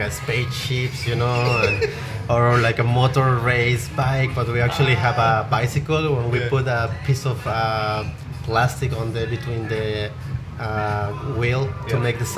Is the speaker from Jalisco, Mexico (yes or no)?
yes; Guadalajara, Jalisco, Mexico; now in Tokyo, Japan; from Mexico, Guadalajara, representing the Mexican food here in Tokyo.